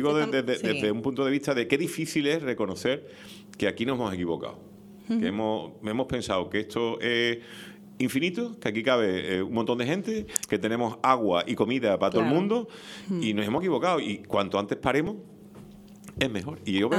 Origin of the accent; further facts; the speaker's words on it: Seville, Andalusia, Spain; born there; now in Tenerife, Spain; Yo no he nacido aquí, yo nací en Sevilla. Me vine aquí en el año 89. En el año 89 había aquí 700.000 personas en Tenerife